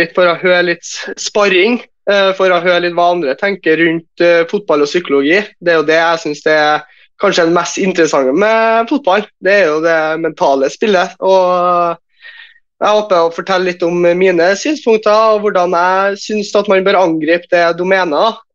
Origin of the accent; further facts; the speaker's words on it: Trøndelag, Norway; Ja, og så må du legge ved at jeg er trønder da.